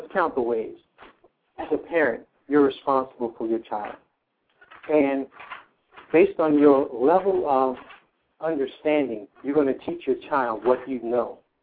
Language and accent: English; Jamaica; I'm Jamaican as well. And I love my curry, and I love my jerk.